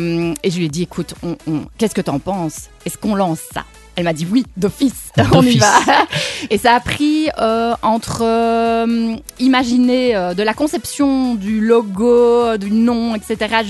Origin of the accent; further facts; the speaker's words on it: Neupré, Wallonia, Belgium; Alors, moi je viens originaire de Neupré. Donc, j'ai 39 ans. J'ai fait mes études à Liège.